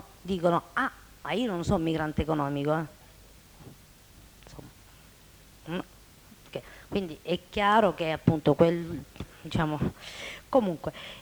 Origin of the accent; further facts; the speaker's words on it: Basilicata, Italy; quando qualcuno mi dice, ma sei pugliese? Io sono lucana